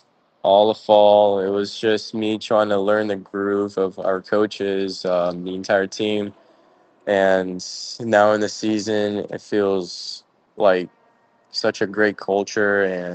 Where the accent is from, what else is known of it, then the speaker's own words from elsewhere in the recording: United States; I had lots of coaches watching me since I'm American, and it's like something they rarely get.